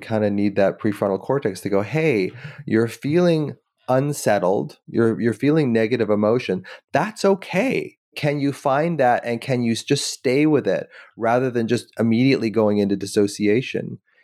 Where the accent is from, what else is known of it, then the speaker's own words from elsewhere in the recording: Canada; I mean, I'm Canadian, eh? So it's like, we don't see it as much here